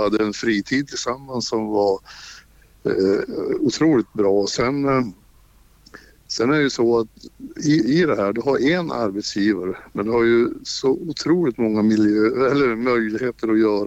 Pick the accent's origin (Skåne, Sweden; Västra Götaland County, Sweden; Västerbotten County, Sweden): Västerbotten County, Sweden; Lycksele; Jag är från Lycksele egentligen då.